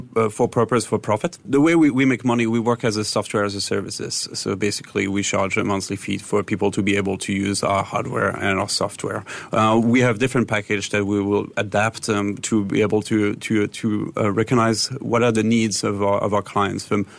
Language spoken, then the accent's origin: English; Switzerland; So my background is I'm originally from Switzerland, where I grew up like in my mom's kitchens, basically.